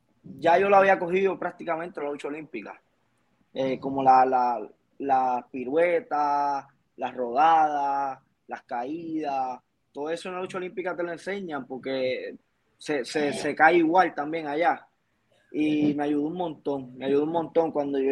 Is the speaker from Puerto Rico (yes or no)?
yes; Carolina, Puerto Rico; Yo, mi primera lucha fue en Jayuya. Y yo soy de Carolina.